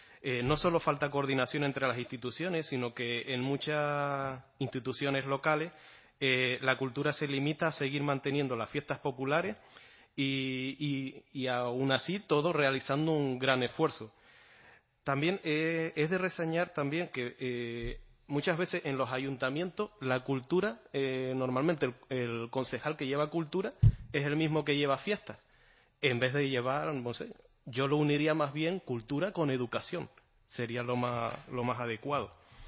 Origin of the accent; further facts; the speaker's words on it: La Gomera, Canary Islands, Spain; Yo vengo desde La Gomera y es verdad que ahí no hay infraestructuras específicas para poder exponer este tipo de arte.